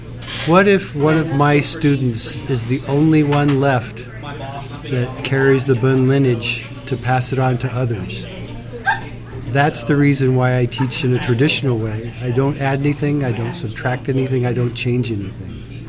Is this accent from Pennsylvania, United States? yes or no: no; Crestone, Colorado, United States; also born or lived in Monterrey, Mexico; I'm from Crestone, Colorado, and also Monterrey, Mexico.